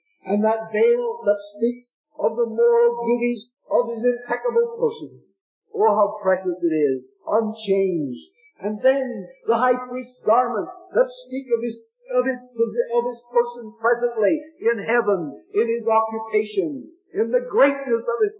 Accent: Canada; born there; I'm not a Canadian anymore, but I was born one, and I guess that's maybe good enough.

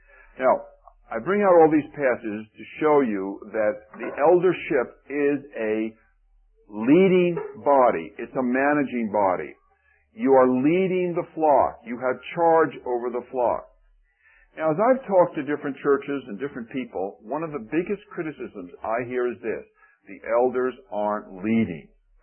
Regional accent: Newark, New Jersey, United States; I was raised in Newark, New Jersey. Pray for me. Wasn't my fault.

